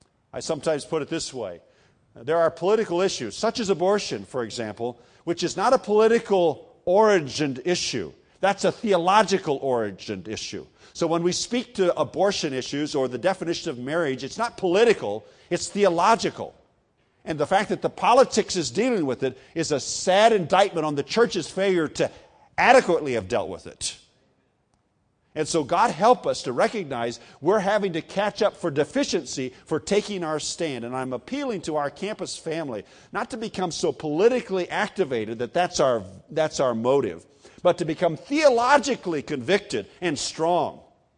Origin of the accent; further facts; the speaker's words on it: Iowa, United States; he's from my home state of Iowa